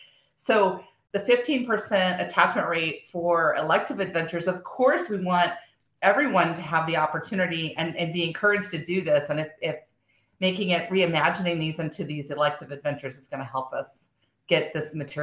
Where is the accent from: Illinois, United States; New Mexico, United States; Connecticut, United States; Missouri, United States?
Illinois, United States; also born or lived in Texas; now in Pennsylvania, United States; So one of the ones in Pennsylvania, so I was originally from Illinois, so shout out to Three Fires. I saw a lot of people from there. We were in Northeast Illinois Council.